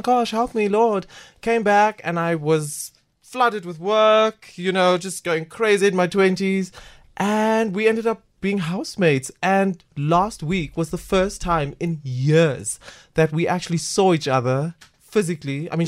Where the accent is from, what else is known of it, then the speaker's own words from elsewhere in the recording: Kimberley, Northern Cape, South Africa; We're both from Kimberley.